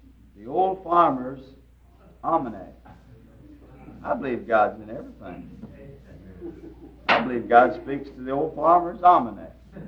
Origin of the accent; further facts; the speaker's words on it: the South, United States; Even though I am a Southerner, I don't know any place I'd rather be than to be in the East